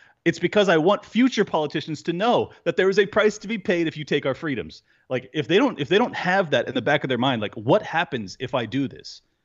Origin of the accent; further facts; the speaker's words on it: California, United States; Hey, respectfully, I'm yeah, Californian.